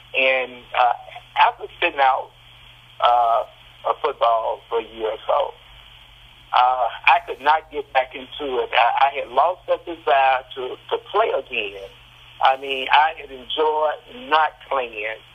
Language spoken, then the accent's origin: English; Jackson, United States; found out that I was back in town, which is Jackson, my hometown.